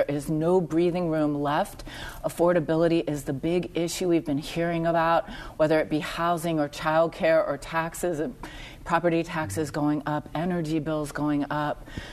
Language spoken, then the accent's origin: English; Youngstown, Ohio, United States; It's like the people where I grew up in Youngstown.